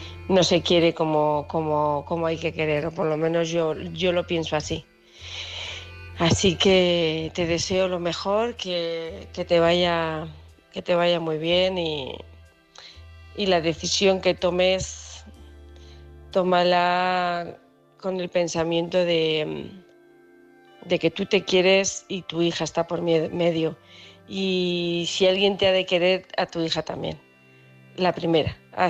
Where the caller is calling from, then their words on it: Huesca, Aragon, Spain; de Huesca